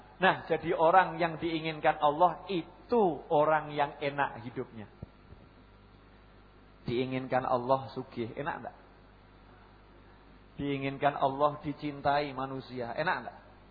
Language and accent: Indonesian; Surakarta, Central Java, Indonesia; born there; Saya juga dari mana? Hadramut, tapi turunan. Sekarang udah Semanggi ya. Lahir di Pasar Kliwon.